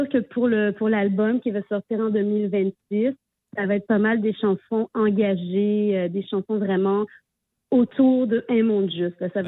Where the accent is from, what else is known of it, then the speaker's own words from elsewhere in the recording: France; moi, je suis française, mais mon grand-père est guinéen, donc je suis métisse.